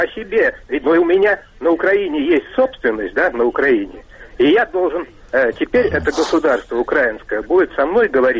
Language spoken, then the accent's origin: Russian; Moscow, Russia; Добрый день … я из Москвы.